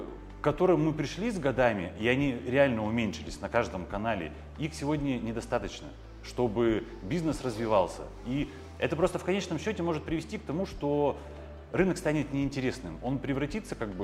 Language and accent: Russian; Tyumen, Tyumen Oblast, Russia; я как бы вырос в Тюмени, работал в Тюмени там офисным сотрудником, да, и как бы особо из Тюмени никуда не переезжал.